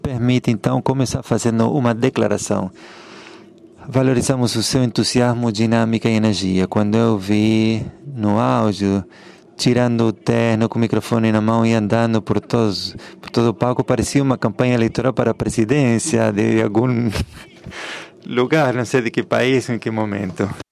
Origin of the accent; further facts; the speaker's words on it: Beirut, Beirut Governorate, Lebanon; Eu cresci, me criei em Beirute, que onde existiam 18 facções que nos dividiam, né?